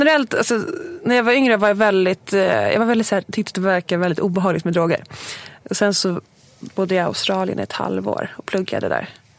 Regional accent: Segeltorp, Stockholm County, Sweden; jag är uppvuxen i Segeltorp utanför Huddinge. Sen flyttade jag till Lidingö när jag var typ 18-19.

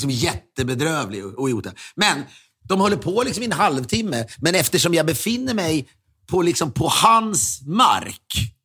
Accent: Köping, Västmanland County, Sweden; som pappa och mamma har hemma i Köping

